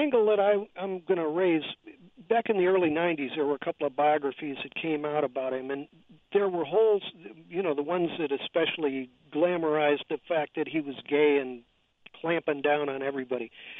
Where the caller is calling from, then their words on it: San Francisco, California, United States; I'm calling you from San Francisco